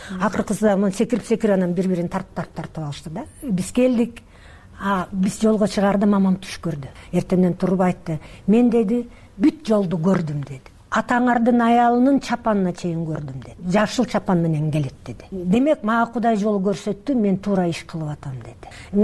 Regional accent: Mongolia; Тиги Монголиядан биз келдик байкем, таякемдикине.

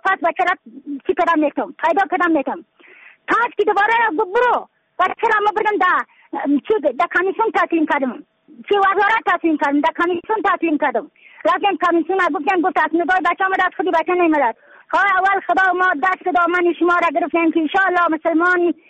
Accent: Badakhshan, Afghanistan

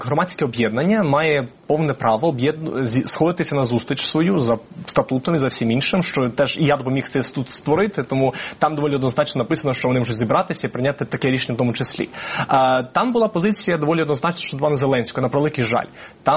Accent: Lviv, Lviv Oblast, Ukraine; І я саме як львів'янин, саме тому, що я прожив все життя в Україні

